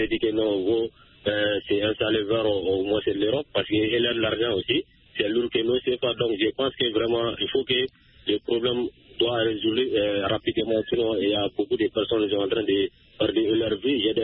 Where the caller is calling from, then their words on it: Soumikini, Mali; Je vous appelle toujours de mon village natal à Soumikini.